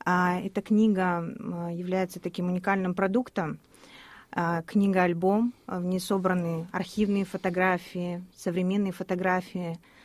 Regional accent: Yamalo-Nenets Autonomous Okrug, Russia; Я приехала с Ямала для участия в постоянном форуме по вопросам коренных народов. Я являюсь ненкой.

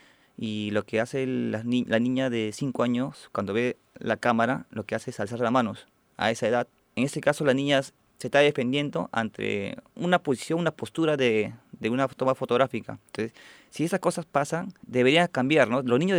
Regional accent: Lima, Peru; soy de Lima, Perú.

